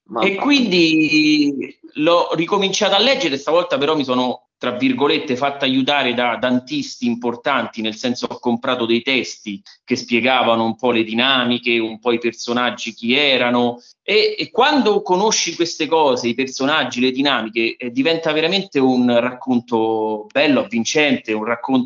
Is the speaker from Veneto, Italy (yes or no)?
no; Bologna, Emilia-Romagna, Italy; Io sono di Bologna e sono a Bologna in questo momento.